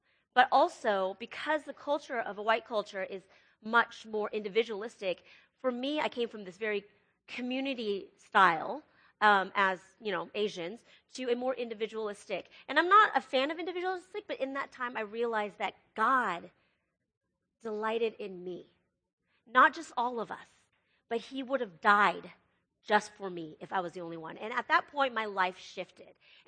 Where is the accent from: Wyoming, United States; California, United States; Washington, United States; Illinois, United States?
Washington, United States; Seattle; born there; English is a second language; But I was born in Seattle, Washington, born to immigrant parents from Hong Kong. Technically, my dad's from China, but then they moved to Hong Kong, so that's kind of where we are. English is my second language.